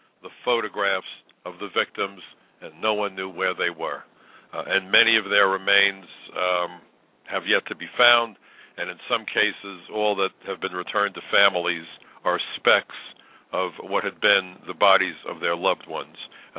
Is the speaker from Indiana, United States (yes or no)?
no; New York, United States; In the wake of the 9/11 attacks, as a New Yorker, the ashes landed on my home. My neighbors were killed. I will never forget that night. The ashes strewn all over my hometown.